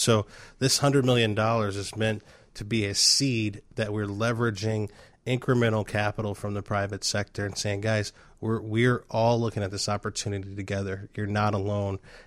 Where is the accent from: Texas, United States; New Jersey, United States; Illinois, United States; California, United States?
Illinois, United States; Chicago; Look, I grew up in the Bronzeville area.